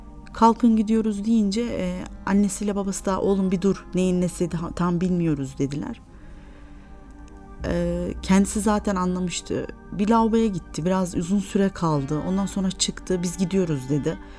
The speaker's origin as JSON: {"language": "Turkish", "town": "Nuremberg", "region": "Bavaria", "country": "Germany", "tie": "born or raised there", "said": "Biz çocukluktan ikimiz de doğma büyüme yurt dışında. Nürnberg'liyiz. Evet. Almanya'da Nürnberg'de yaşadık. Doğma büyüme Nürnberg'liyiz."}